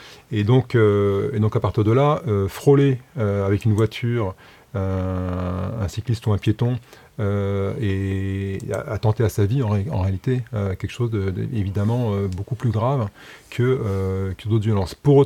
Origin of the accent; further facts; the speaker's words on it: Colombes, Île-de-France, France; Moi, je viens de Colombes, et on a énormément de personnes qui se déplacent aujourd'hui à vélo en couronne